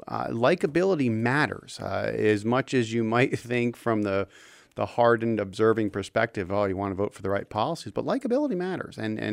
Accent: California, United States; I come from California, where you can have a dozen on any given ballot.

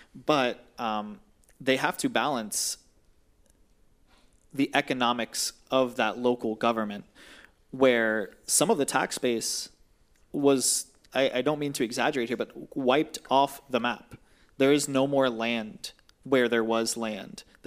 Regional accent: Florida, United States; I'm from South Florida, which gets hit by storms constantly, but we're flat.

